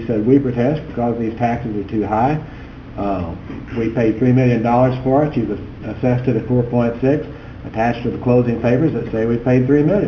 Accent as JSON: {"language": "English", "town": "San Antonio", "region": "Texas", "country": "United States", "said": "from San Antonio representing the taxpayer in this case."}